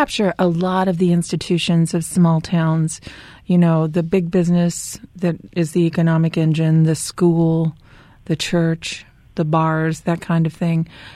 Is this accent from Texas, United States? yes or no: yes; Texas City, Texas, United States; I grew up in Texas City, which is very close to Friendswood.